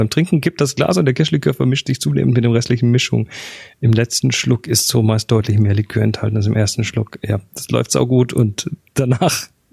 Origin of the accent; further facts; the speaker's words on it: Horb, Baden-Württemberg, Germany; Also ich kenne es zumindest aus Horb, da wo ich herkomme